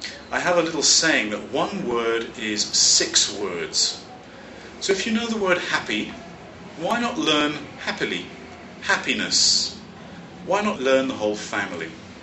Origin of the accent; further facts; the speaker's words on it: London, United Kingdom; now in United States; I am a teacher, teacher trainer, and materials writer. I'm originally from London, although I now live in the United States.